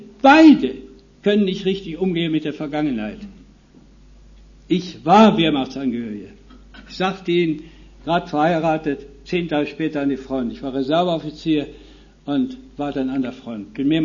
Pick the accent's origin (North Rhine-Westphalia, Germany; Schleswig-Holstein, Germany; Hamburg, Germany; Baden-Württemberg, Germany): North Rhine-Westphalia, Germany; Und das ist das Oberbergische, dort wo ich herkomme.